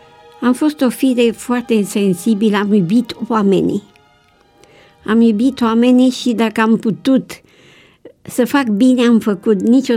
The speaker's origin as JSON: {"language": "Romanian", "region": "Bucharest", "country": "Romania", "tie": "born there", "moved": "yes", "said": "M-am născut în București. Părinții mei au fost adventiști, dar eu am plecat afară."}